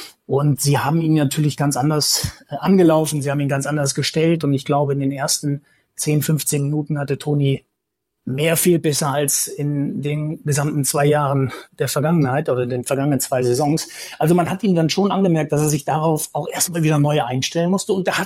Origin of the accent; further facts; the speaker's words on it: North Rhine-Westphalia, Germany; wie man so früher als Jugendlicher im Sauerland immer sagte